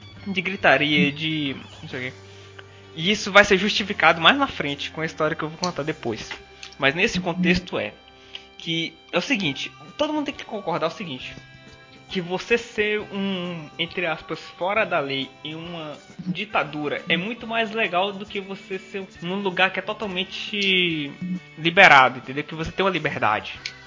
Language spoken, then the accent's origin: Portuguese; Northeast Region, Brazil; Eu sou do Nordeste.